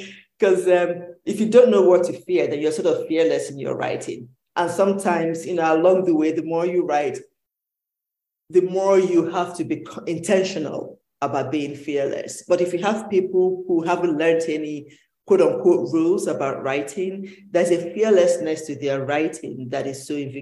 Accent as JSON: {"language": "English", "country": "Nigeria", "also_born_or_lived": "Belgium", "moved": "as an adult", "lives_now": "United States", "said": "I'm Nigerian. It's my home. So, and then I lived in Belgium for 19 years"}